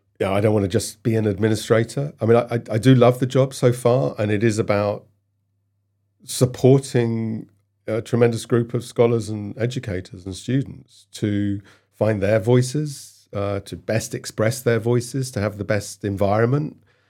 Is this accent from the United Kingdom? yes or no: yes; Cambridge, East of England, United Kingdom; I grew up in Cambridge, England.